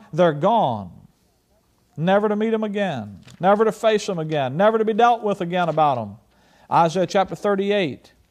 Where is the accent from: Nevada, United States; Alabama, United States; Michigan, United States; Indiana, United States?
Alabama, United States; I was raised in Alabama.